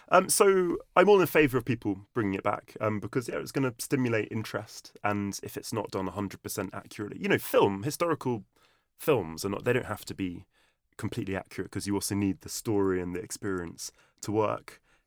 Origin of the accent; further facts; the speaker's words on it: Amersham, South East England, United Kingdom; I grew up just outside London, at the end of the Metropolitan Line, at a place called Amersham.